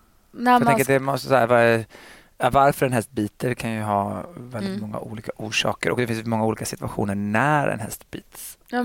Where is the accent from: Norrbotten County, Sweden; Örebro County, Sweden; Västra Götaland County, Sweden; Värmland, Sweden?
Västra Götaland County, Sweden; Gothenburg; För hemma i Göteborg så var jag ofta och tränade på morgonen.